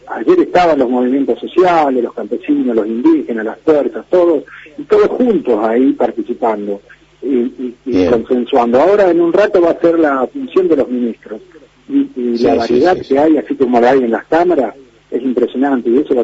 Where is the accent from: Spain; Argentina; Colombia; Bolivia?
Argentina